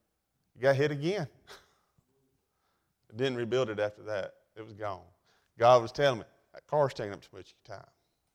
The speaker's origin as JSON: {"language": "English", "town": "Oxford", "region": "Alabama", "country": "United States", "tie": "born or raised there", "said": "and I was raised up in Calhoun County around Oxford, Anniston area. That's where I grew up. I wasn't born there. We moved there when my dad opened the Shoney's there in Oxford."}